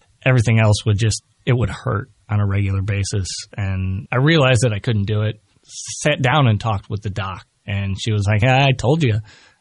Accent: Chicago, Illinois, United States; yeah, I grew up in the Chicago area.

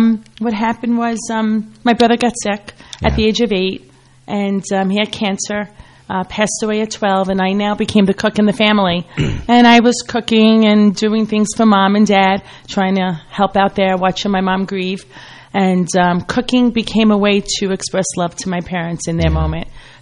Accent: Brooklyn, New York, United States; I grew up in Brooklyn, Bensonhurst, Brooklyn.

